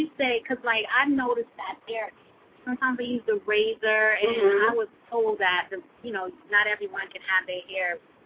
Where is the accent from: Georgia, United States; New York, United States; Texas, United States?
New York, United States; I'm from New York.